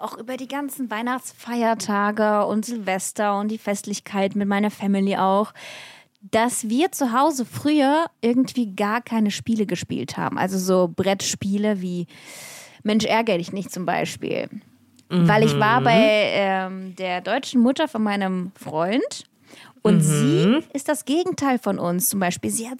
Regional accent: Russia; wenn ich als Russin nicht weiß, was ein russischer Pfannkuchen ist

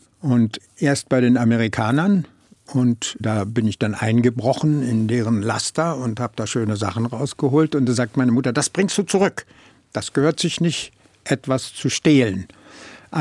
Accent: Silesian Voivodeship, Poland; Ich meine, ich war Schlesier und habe, so wie sich die Tür schloss, Schlesisch gesprochen.

